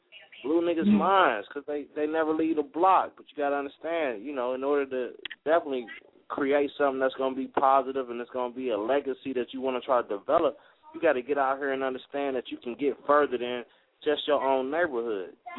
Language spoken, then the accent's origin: English; Cleveland, Ohio, United States; No, I'm from Cleveland. I'm from Ohio